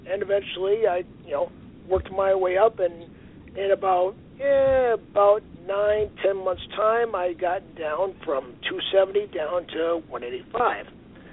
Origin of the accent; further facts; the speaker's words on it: Aberdeen, South Dakota, United States; now in Sioux Falls, United States; I grew up in Aberdeen, South Dakota, which is about an hour west of Brock Lesnar's hometown. And I moved down from Aberdeen to Sioux Falls